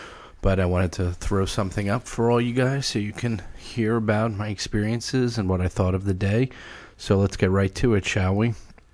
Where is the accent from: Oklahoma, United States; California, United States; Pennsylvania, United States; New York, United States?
New York, United States; I'm from New York. I live in New York City.